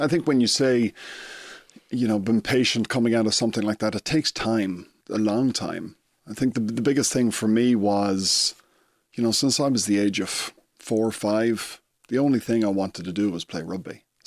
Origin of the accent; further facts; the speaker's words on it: County Louth, Ireland; You know, I grew up in the Cooley Peninsula, and rugby wasn't that big there.